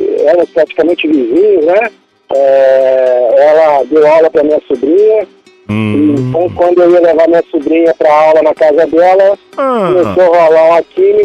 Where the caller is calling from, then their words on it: Três Rios, Rio de Janeiro, Brazil; Eu falo da cidade de Três Rios, Rio de Janeiro.